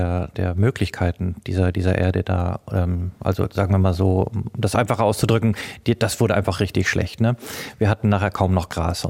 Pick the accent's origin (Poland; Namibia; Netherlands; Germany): Namibia; Einmal bin ich aufgewachsen in Afrika, in Namibia auf einer Farm. Meine ganze Kindheit habe ich im Busch verbracht mit einem Gewehr und Hund unterwegs, habe gejagt.